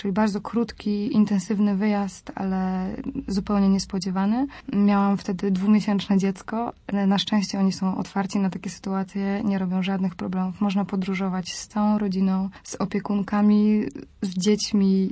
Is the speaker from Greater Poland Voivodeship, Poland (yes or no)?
yes; Poznań, Greater Poland Voivodeship, Poland; W momencie, kiedy odpowiadam, że z Poznania, każdy na to odpowiada, że a tak, byliśmy tam raz z Pasją.